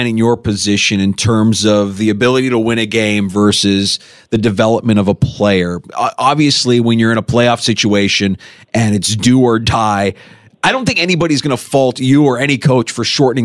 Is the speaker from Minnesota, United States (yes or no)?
yes; Minnesota, United States; I grew up playing in Minnesota.